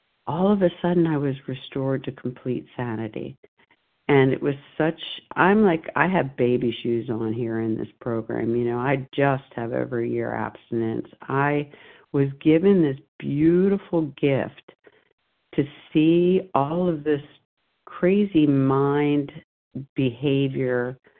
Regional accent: Lewes, Delaware, United States; I'm from Lewis, Delaware, and I'm a recovered compulsive overeater.

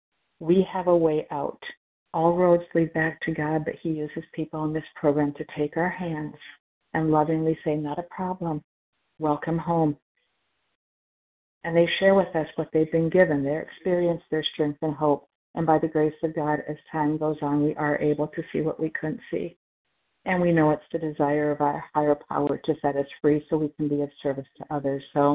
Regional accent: Florida, United States; I'm from Florida, Eastern Standard Time.

